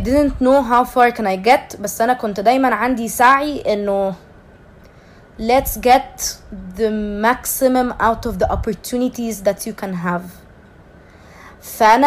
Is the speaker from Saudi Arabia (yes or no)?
no; Egypt; اول ما عرفت ان انا مصريه